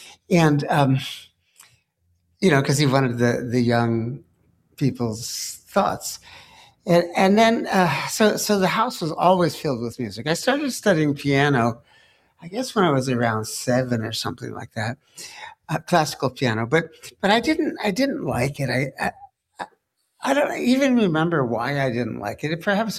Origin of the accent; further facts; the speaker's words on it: New York City, New York, United States; moved away as an adult; I wanted to get as far away from New York as I could. I grew up in New York City.